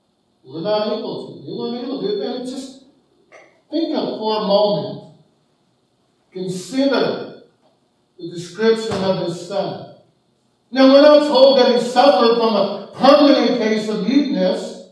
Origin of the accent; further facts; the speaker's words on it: Kansas City, United States; We were youth pastors at the church I grew up in Kansas City.